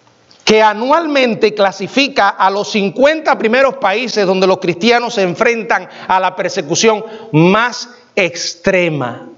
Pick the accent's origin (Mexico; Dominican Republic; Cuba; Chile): Cuba; Los que somos cubanos sabemos lo que pasa en Cuba.